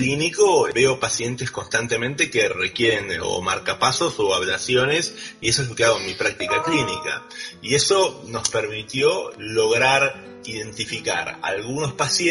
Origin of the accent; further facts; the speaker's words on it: La Plata, Buenos Aires Province, Argentina; moved away as an adult; yo soy originalmente de La Plata, terminé mi facultad de medicina ahí, luego me fui a Buenos Aires a hacer mi residencia de medicina interna en CEMIC en Buenos Aires